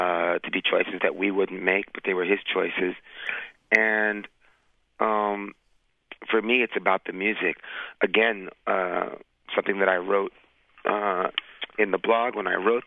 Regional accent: New York City, New York, United States; Well, I grew up in New York City and... you know, I was born in 1964, so, you know, I grew up in a perfect time to catch

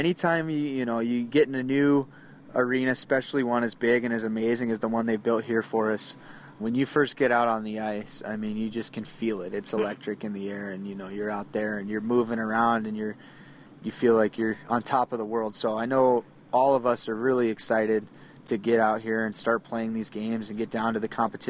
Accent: Phoenix, Arizona, United States; I grew up playing hockey in Phoenix, Arizona.

